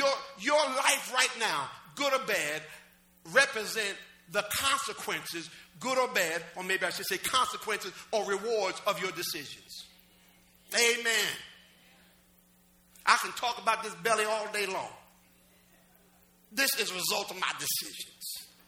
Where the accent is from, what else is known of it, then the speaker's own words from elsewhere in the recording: New Jersey, United States; Okay, but I mean, like Newark is 10 minutes away from my hometown.